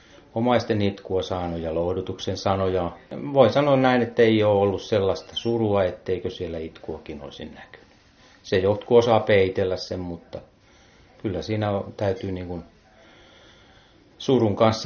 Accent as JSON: {"language": "Finnish", "town": "Teuva", "region": "South Ostrobothnia", "country": "Finland", "tie": "born or raised there", "said": "Olen syntyperäinen teuvalainen ja saanut asua uskovien isän ja äidin luona pitkään."}